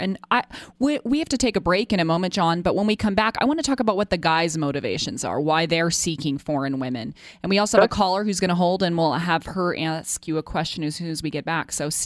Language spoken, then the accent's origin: English; United States; I know that always makes me laugh as an American woman.